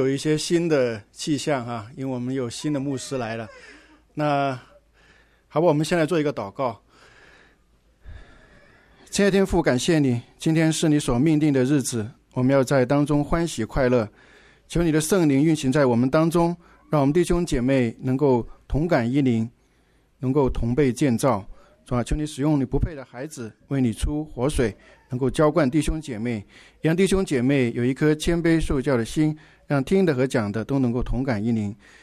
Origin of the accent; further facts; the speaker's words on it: China; 那我们中国人呢，都很重视教育